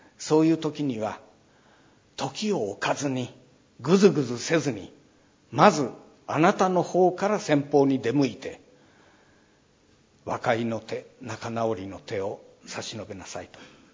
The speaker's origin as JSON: {"language": "Japanese", "region": "Aomori", "country": "Japan", "said": "で、私は津軽の人間ですが、津軽弁では半角性とか薄けねえとかそういう言葉があって"}